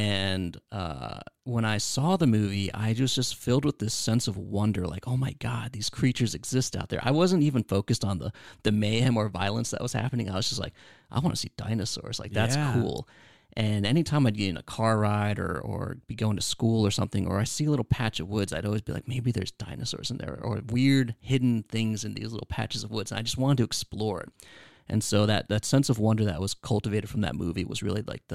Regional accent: Long Island, New York, United States; also born or lived in El Salvador; Well, I grew up in Long Island, New York. I was born in El Salvador, and when I was really young, I was adopted. I was adopted immediately.

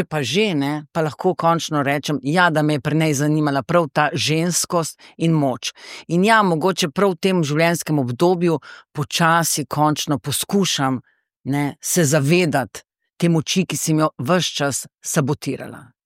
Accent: Grahovo, Littoral–Inner Carniola, Slovenia; Pa jaz prihajam iz Grahovega pri Cerknici, prihajam iz okolja, ki ne samo, da je bilo pač okolje takšno, da je bilo na ta način destimulativno, da ni bilo fino, če si izstopal

